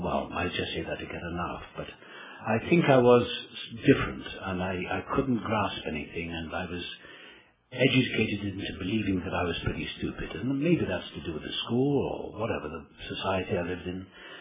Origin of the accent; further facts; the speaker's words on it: Wales, United Kingdom; born there; I was born in South Wales.